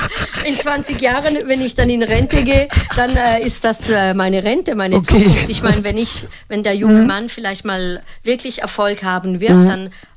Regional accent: Italy; ich bin Italienerin, ich habe Temperament für vier

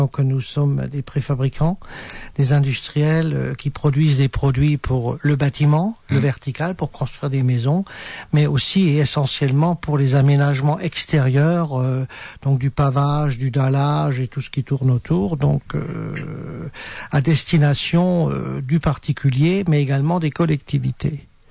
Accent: Grand Est, France; Et puis, en tant qu'Alsacien, nous exportons un peu vers la France aussi

